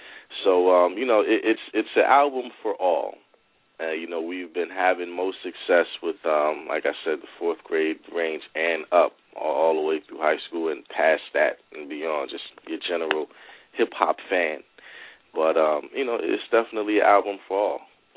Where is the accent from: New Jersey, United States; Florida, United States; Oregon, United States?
New Jersey, United States; New Brunswick; also born or lived in Willingboro; Well, you know, I'm from New Brunswick, New Jersey. That's where I was pretty much born and raised. I spent a lot of time between there and Willingboro. I probably moved to Willingboro in my latter teen years.